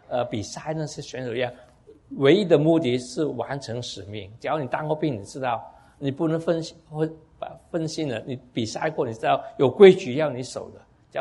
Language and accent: Chinese; United States; 但是那些人就觉得我们美国人去讲很容易讲